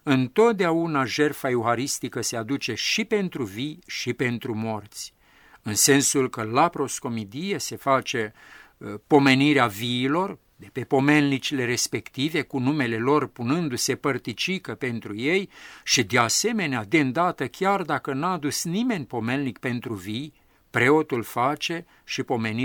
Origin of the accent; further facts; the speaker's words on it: Maramureș County, Romania; Mi-aduc aminte de pildă că la mine în sat, de unde sunt eu din Maramureș